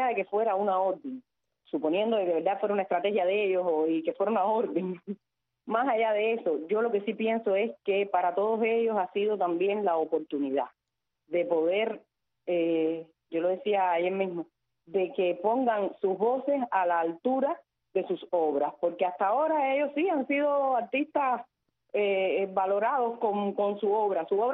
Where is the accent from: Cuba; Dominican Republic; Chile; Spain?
Cuba; Si los cubanos no nos levantamos, no hacemos presión como ciudadanos cubanos